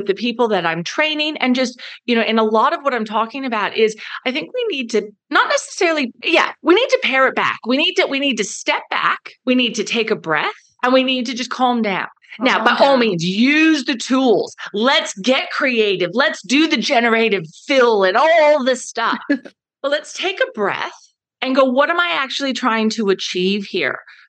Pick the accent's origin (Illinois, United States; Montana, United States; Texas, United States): Texas, United States; Dallas; and I should know this because I'm from Dallas, but I still call it Cowboys Stadium